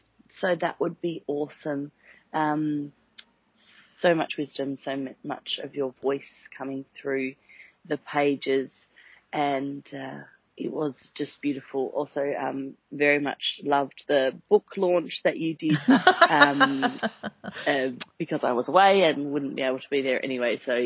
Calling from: Singapore; I'm calling from Singapore.

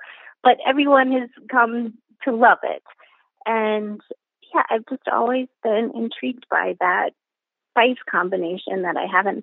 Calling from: Boulder, Colorado, United States; I'm calling from Boulder, Colorado.

